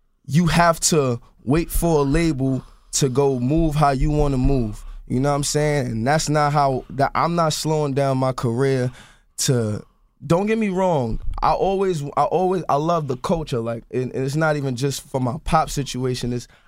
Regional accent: Harlem, New York, United States; I don't, listen, I'm from

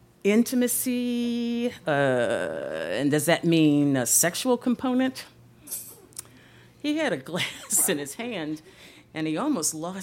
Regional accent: Chicago, Illinois, United States; now in Los Angeles, United States; We were both Midwesterners. He had grown up in St. Louis. I'm originally from Chicago. We had both come to LA for jobs.

